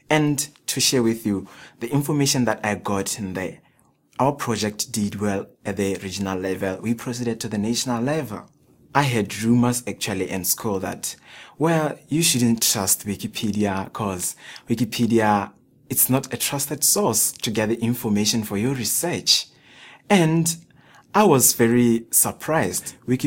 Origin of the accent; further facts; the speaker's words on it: Botswana; I come from Botswana.